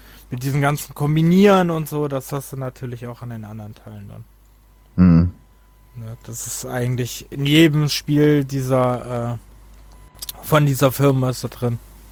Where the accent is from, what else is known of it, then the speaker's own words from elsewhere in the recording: United States; German is a second language; Ich bin ein Amerikaner.